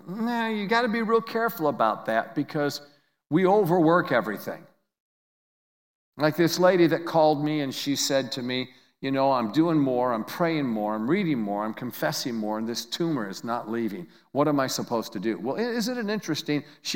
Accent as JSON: {"language": "English", "town": "Lewiston", "region": "New York", "country": "United States", "tie": "born or raised there", "said": "I'm from upstate New York near Niagara Falls. Actually, we grew up on the Niagara River in Lewiston, New York, a little fun town that has a lot of history to it."}